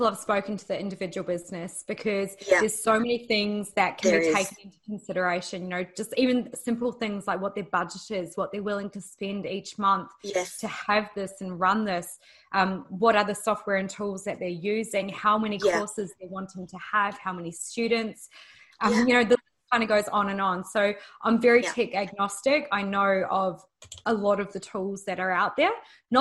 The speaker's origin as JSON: {"language": "English", "country": "New Zealand", "lives_now": "Australia", "said": "being a Kiwi as well"}